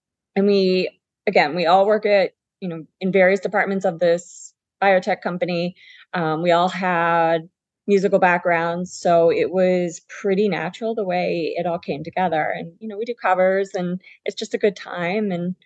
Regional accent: Boston, Massachusetts, United States; So I'm originally from the Boston area. I know I don't sound like it, and that's very intentional. I grew up in the South Shore of Boston.

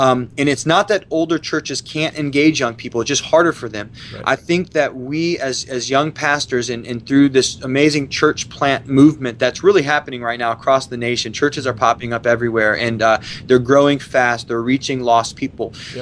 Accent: Ohio, United States; And so growing up in Ohio

